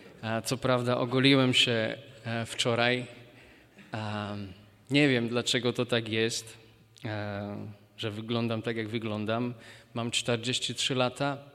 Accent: Spiš, Slovakia; Pochodzę z małego miasteczka na Spiszu, które kiedyś należało do Polski.

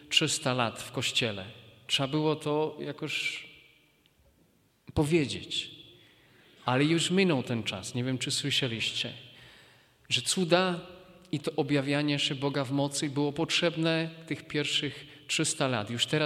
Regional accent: Slovakia; Polish is a second language; nie wiem jak u was w Polsce, u nas na Słowacji na pewno.

